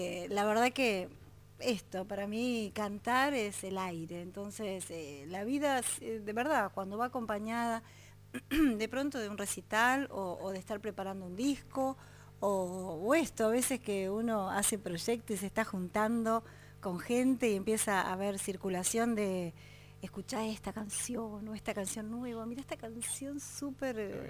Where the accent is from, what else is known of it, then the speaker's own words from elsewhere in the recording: La Plata, Buenos Aires Province, Argentina; now in Buenos Aires, Argentina; desde que yo vine desde La Plata acá a Capital